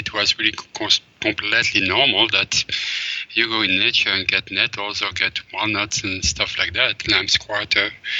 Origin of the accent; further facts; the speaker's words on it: Belgium; moved away as an adult; growing up in Belgium, I would say 80% of the forests of Belgium are completely gone due to two things, urban expansion and agriculture.